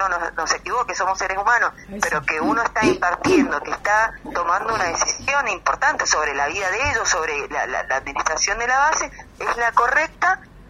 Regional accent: San Rafael, Mendoza, Argentina; De San Rafael, Mendoza, un departamento que queda bien al sur de la provincia.

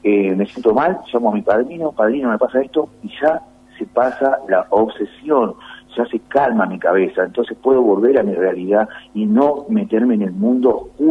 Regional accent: Buenos Aires, Argentina; born there; now in Villa María, Argentina; yo no soy de Villa María, yo nací en Buenos Aires

